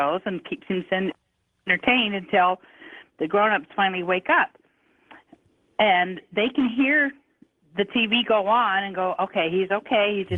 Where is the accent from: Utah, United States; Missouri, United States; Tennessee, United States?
Utah, United States; We're from Northern Utah. We listen to 570 KNRZ.